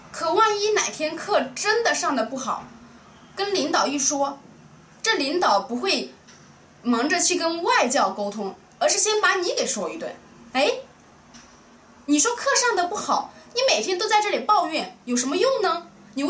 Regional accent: China; 他们的收入远比我们中国人高得多。

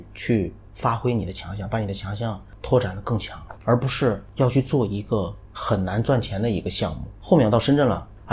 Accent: Malaysia; 尤其是我是中国人啊，还是马来西亚的人

